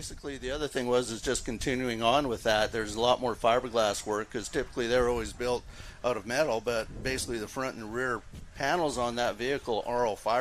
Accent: Canada; now in United States; I grew up in Canada.

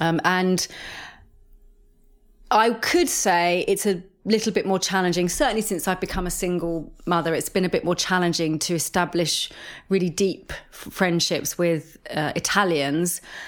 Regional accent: England, United Kingdom; But they all know my name because I'm the English. Oh, wow. Because I'm the English mother.

